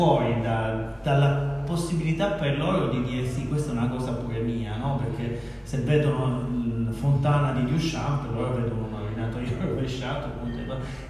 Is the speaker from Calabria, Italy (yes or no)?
yes; Calabria, Italy; now in Florence, Italy; Io veramente vengo dalla Calabria, no, Firenze ci abito da 30 anni, però.